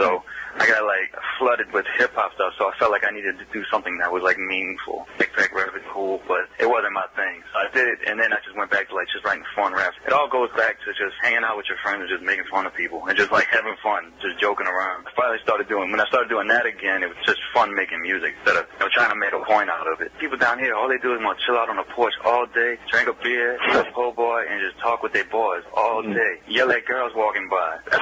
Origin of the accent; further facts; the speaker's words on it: Harvey, Louisiana, United States; I'm from the West Bank of New Orleans, actually. From Harvey, in the middle of Gretna and Marrero. Probably the most beautiful spot in New Orleans.